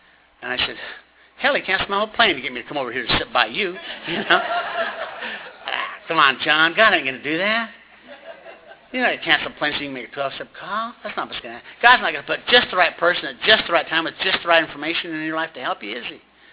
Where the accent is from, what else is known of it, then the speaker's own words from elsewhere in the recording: Orem, Utah, United States; And I said, well, I grew up in Orem, Utah.